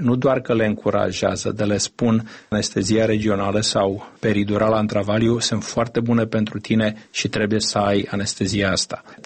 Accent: Romania; eu sunt originar din România

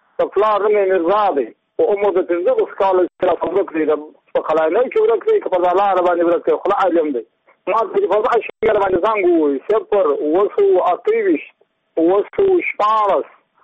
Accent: Badghis, Afghanistan; زه په خپل د بادغیس ولایت یم د مقر د ولسوالۍ یم

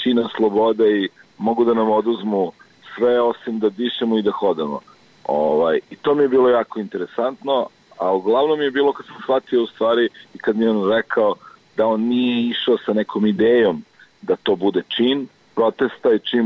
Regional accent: Belgrade, Serbia; ja sam rođen u Beogradu i odrastao u Beogradu.

